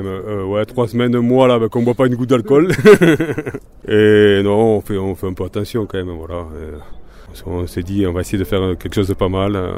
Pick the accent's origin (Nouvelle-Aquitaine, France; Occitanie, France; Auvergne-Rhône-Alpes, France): Occitanie, France; Perpignan; Moi, parce que je suis originaire de Perpignan